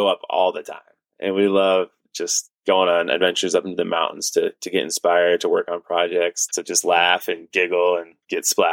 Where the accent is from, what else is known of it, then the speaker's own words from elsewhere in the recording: Indianapolis, Indiana, United States; But we grew up in Indianapolis, Indiana, and we had a really, you know, nice, blessed childhood